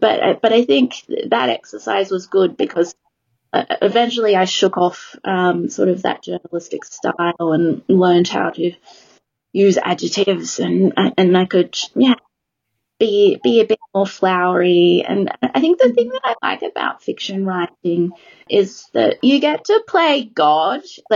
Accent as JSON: {"language": "English", "country": "Australia", "lives_now": "Copenhagen, Denmark", "said": "So I have dual citizenship. I'm Australian, and I have Italian heritage."}